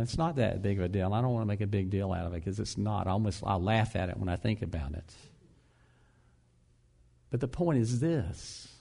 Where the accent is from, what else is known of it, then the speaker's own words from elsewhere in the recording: the South, United States; Laura and I grew up in the South.